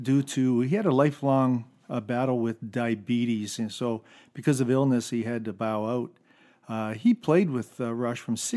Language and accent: English; Canada; We're Canadian. We say Z.